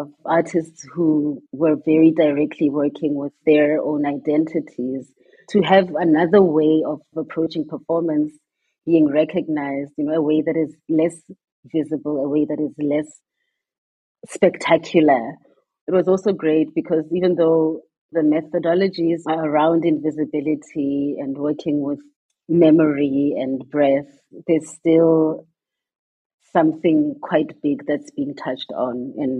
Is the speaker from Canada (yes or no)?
no; South Africa; a recognition as a South African artist in South Africa by South Africans was really important.